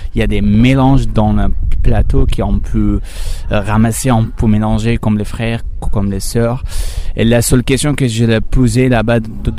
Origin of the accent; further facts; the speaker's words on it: Afghanistan; now in France; quand j'étais enfant en Afghanistan, j'avais plein de rêves, mais j'avais plein de choses là-bas, mais malheureusement, j'ai quitté tout, j'ai fui toute seule avec mes rêves.